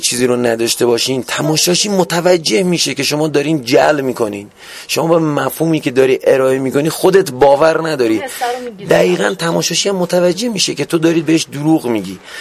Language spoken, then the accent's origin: Persian; Lorestan, Iran; چون من خودم بچه لرستان هستم،